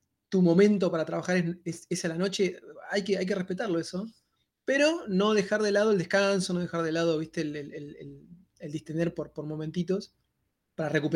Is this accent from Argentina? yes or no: yes; Argentina; yo soy argentino, para los que no lo dedujeron todavía, acá en Argentina